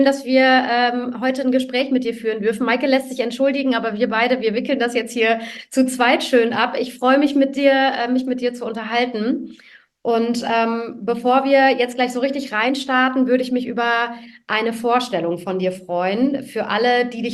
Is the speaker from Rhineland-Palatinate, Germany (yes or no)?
no; Lower Saxony, Germany; Also wir, Maike und ich, sind ja beide eigentlich auch so noch nicht so richtig Nordlichter. Wir sind ja im Emsland groß geworden.